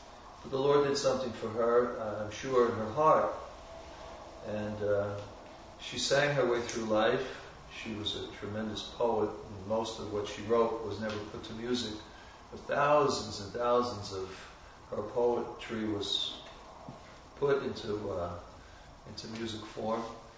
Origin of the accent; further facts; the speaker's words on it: New York, United States; from New York, and if you're ever in New York, come and visit, say hello